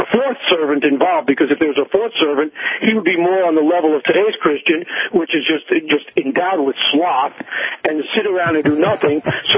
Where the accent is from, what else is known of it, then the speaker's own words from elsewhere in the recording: New York, United States; now in Michigan, United States; Well, see, I'm originally a New Yorker, and now I'm in Michigan, and you have to be milquetoast here because the people are just so sensitive